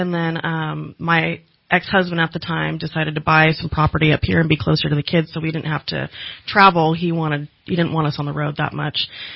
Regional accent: Carmel Valley, California, United States; moved away; I moved up here from Monterey County, Carmel, Pebble Beach, Monterey, that area. I grew up in Carmel Valley for about 20 years, where my family grew up. I lived in a little small town called Kishawa.

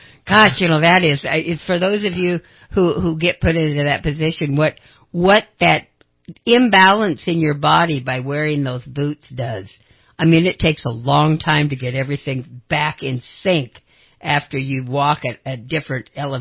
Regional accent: Idaho, United States; I grew up in Idaho, and we had in our backyard, it was a circular driveway, and it was actually, it was kind of sunken because that's where the cesspool was.

